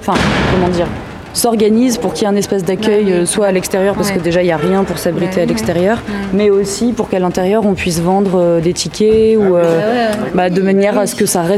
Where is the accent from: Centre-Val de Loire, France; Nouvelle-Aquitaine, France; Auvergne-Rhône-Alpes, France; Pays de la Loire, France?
Auvergne-Rhône-Alpes, France; Moi, je viens du Cantal.